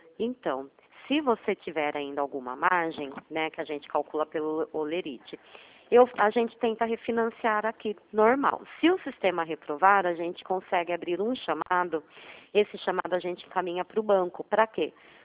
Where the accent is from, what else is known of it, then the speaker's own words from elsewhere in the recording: Itu, São Paulo, Brazil; Nós somos de Itu, conhece?